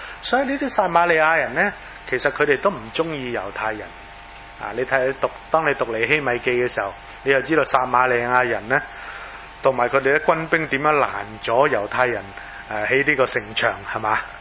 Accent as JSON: {"language": "Cantonese", "country": "China", "said": "我哋中国人即系中国基督徒，梗系唔系几明啦。"}